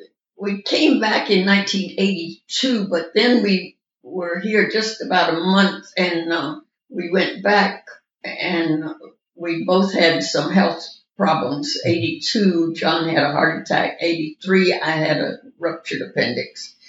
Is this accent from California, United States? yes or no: no; Nashville, Tennessee, United States; also born or lived in Jackson; I grew up in Nashville, Tennessee.